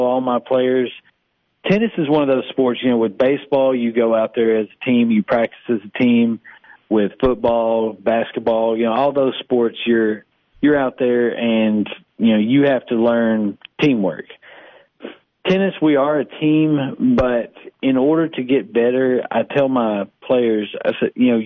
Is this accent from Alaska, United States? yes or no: no; Sparta, Tennessee, United States; Well, I grew up in Sparta, Sparta native. I played tennis in high school.